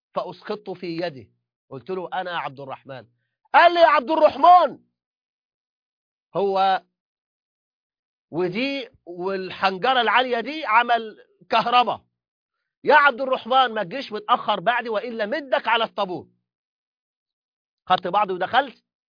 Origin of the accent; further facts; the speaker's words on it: Mansoura, Dakahlia, Egypt; كنت طفلا صغيرا في الصف الرابع الابتدائي، وفي اليوم الأول للدراسة، وكان البيت عندنا في قريتي في المنصورة بجوار المدرسة